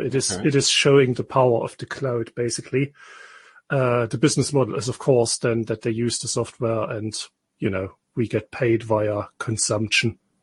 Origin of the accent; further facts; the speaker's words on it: Germany; English is a second language; moved away as an adult; now in United Kingdom; So I am German, as you can clearly hear by my dodgy accent, and I live in the UK since 2009.